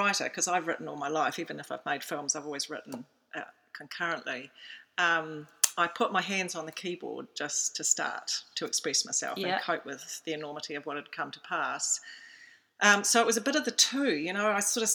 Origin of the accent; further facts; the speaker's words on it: New Zealand; Yeah, I'm a Kiwi, and I had a fairly conventional childhood, and then I came to Fiordland when I was 17